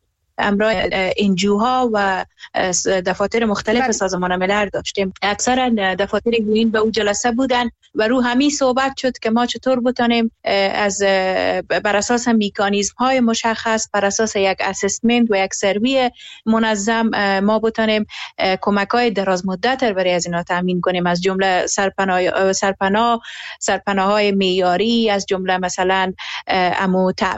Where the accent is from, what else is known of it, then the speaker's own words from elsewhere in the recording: Herat, Afghanistan; به عنوان یک شهروند، به عنوان یک انسان و به عنوان یک هراتی